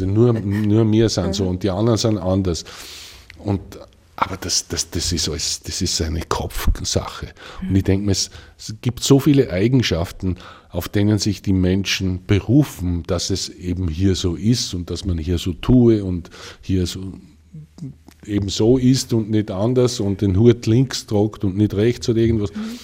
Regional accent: Salzkammergut, Austria; ich komme aus dem Salzkammer, gut, das hat natürlich auch eine gewisse Tradition und ein Lebensgefühl, was man da mitkriegt.

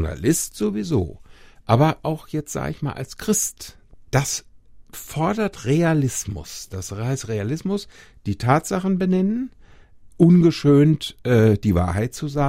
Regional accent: North Rhine-Westphalia, Germany; Also, ich bin ja aus Ostwestfalen und Ostwestfalen gelten als stur, wissen, was sie wollen, und Sturmfest.

